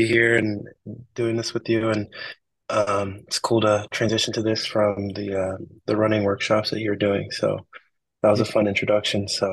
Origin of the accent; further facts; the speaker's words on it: San Antonio, Texas, United States; also born or lived in Houston; So I grew up in Texas. So I was born in Houston. My parents split when I was like one or two, and then I moved to San Antonio, Texas, where I, predominantly grew up